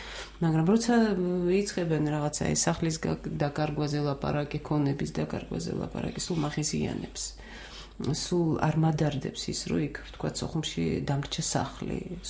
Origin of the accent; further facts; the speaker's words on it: Sukhumi, Abkhazia, Georgia; ჩვენ ყველასთვის, ვინც სოხუმში ვიზრდებოდით და ვიზრდებოდით ერთად